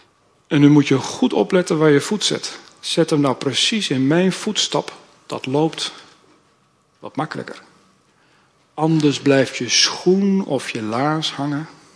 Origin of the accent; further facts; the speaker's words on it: Gelderland, Netherlands; ik ben opgegroeid op de Noordwest-Veluwe. En achteruit de wijk waar ik opgegroeid ben, daar beginnen al de Veluwse bossen, de zandverstuiving.